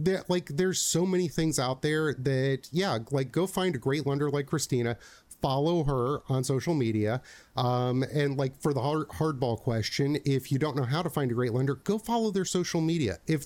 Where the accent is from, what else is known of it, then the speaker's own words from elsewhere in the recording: Scotland, United Kingdom; now in United States; I'm like right on the edge of Dunedin. And you know, I'm Scottish